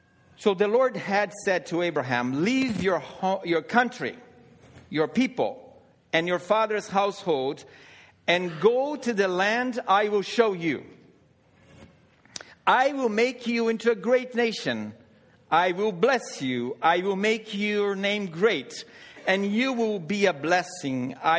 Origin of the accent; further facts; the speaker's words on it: Canada; I think we Canadians, I can say I'm Canadian as well. I am, to some extent, even though I haven't lost all of my Latin American identity.